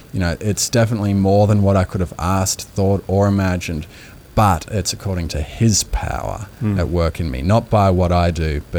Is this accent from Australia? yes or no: yes; Australia; now in Nashville, United States; Yeah, so I grew up in Australia, and my whole life, all I'd wanted to do was music